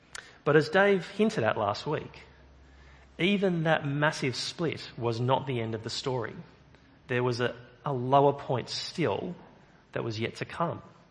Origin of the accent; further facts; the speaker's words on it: Australia; So I live in New Zealand. Every now and then I support the All Blacks. My daughter has a slight New Zealand accent. I'm married to a Kiwi. And yet I'm from Australia.